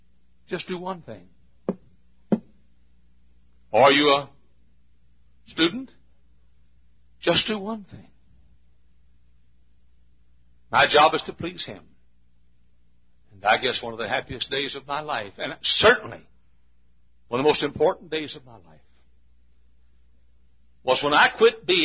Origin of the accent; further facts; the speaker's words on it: United States; I'm defending freedom. I'm an American. I'm defending the freedom of my country and my unborn children and their children.